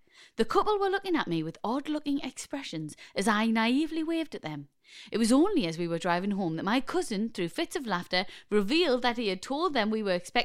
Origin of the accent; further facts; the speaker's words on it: Newcastle, North East England, United Kingdom; We're from Newcastle, brilliant.